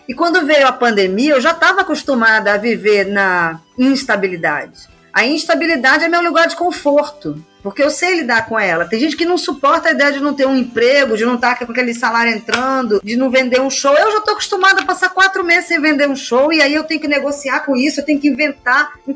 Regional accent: Brazil; a gente é brasileiro, né?

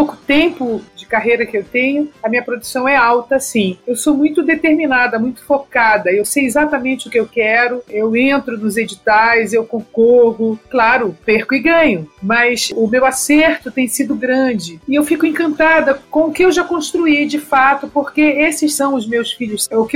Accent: Maranhão, Brazil; Eu sou maranhense

